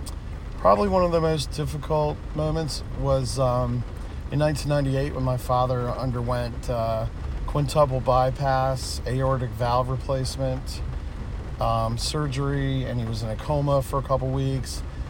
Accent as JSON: {"language": "English", "town": "Fort Belvoir", "region": "Virginia", "country": "United States", "tie": "born there", "said": "I was born in Fort Belvoir, Virginia, on the Army base in 1968, May 1st."}